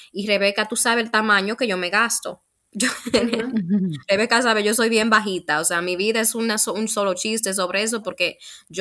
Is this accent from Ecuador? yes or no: no; Dominican Republic; also born or lived in United States; now in Australia; yo, aunque soy dominicana, fui a la universidad y todo en Dominicana, una buena parte de mi niñez la pasé en Estados Unidos.